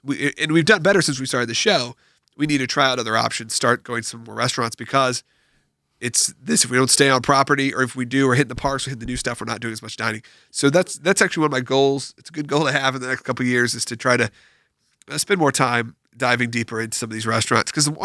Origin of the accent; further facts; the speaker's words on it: Orlando, Florida, United States; Will and I grew up in Orlando.